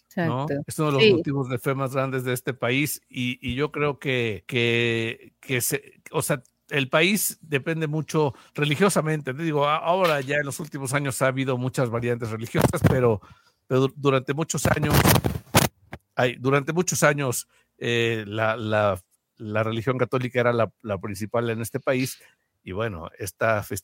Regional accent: Mexico; y así somos los mexicanos

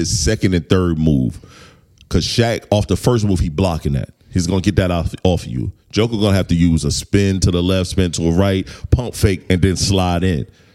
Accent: South Carolina, United States; I'm from South Carolina.

